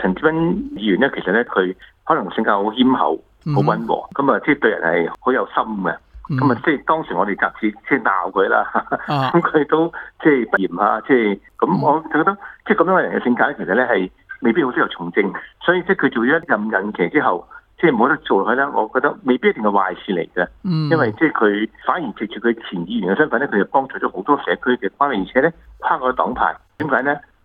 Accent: Australia; 最初我们抱有着一些移民的心态，但现在我们抱有着一个澳洲人的心态，我们澳洲人的一部分来的

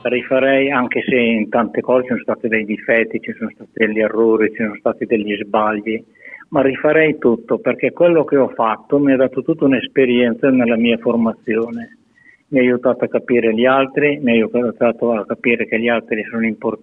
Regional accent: Brallo di Pregola, Lombardy, Italy; born there; io sono nato a Bralo di Pregora, sull'Appennino Pavese, in provincia di Pavia. E quando sono nato nel 37

